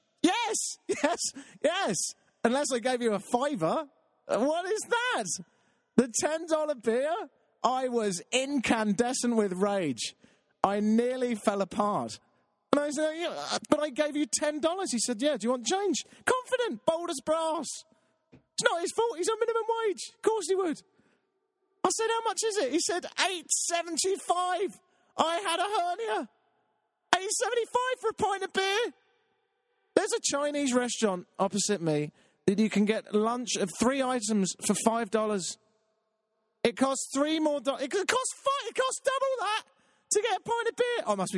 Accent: United Kingdom; because I'm British and I'm not used to tipping

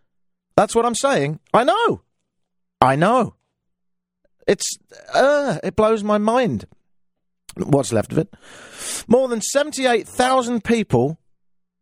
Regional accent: London, United Kingdom; moved away; Doing a pretty good job of faking it for 7 years in this country, and I think it's the real deal. I'm from London.

